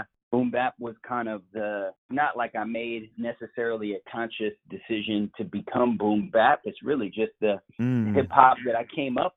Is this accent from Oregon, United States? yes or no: yes; Portland, Oregon, United States; born there; I was born in Portland, Oregon, so in the West Coast, was raised in a non-Christian home